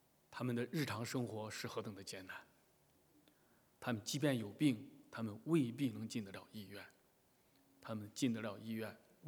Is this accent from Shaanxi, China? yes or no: yes; Xi'an, Shaanxi, China; 青岛，我的家乡西安，我看他们送来照片都一样